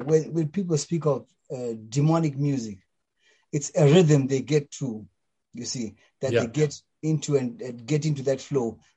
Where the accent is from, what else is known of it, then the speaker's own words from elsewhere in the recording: Gweru, Midlands, Zimbabwe; I think when we grew up together in Gweru